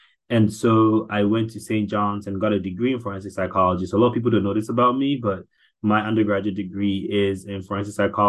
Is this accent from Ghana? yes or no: yes; Ghana; Like I was born and raised in Ghana, right?